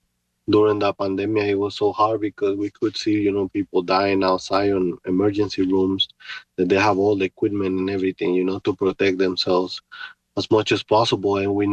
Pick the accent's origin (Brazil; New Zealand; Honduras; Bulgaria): Honduras; English is a second language; moved away as an adult; now in United States; I'm originally from Honduras. I came to United States in 1999. I was 18 years old at that time. And I've been living here ever since that time.